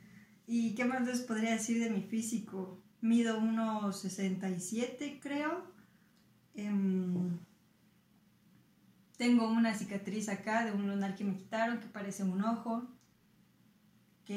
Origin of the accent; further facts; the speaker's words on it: Mexico City, Mexico; born there; Nací en México, en la Ciudad de México